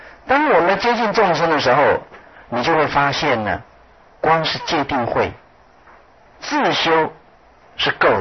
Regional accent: China; 我们中国人讲说忍这个字什么呢

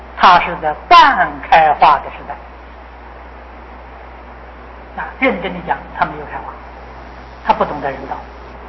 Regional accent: China

